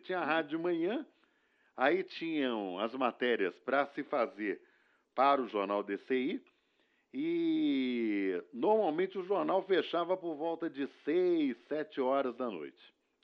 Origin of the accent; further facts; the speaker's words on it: Rio de Janeiro, Brazil; Eu sou carioca, né? Na época, trabalhava no Rio de Janeiro.